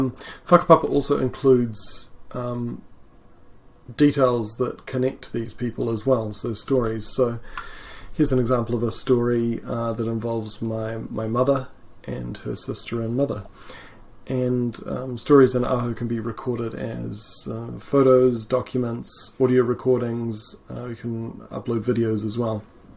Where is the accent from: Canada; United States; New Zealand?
New Zealand; Hawke's Bay; born there; So I was born in Hawke's Bay of New Zealand. This is on the east coast.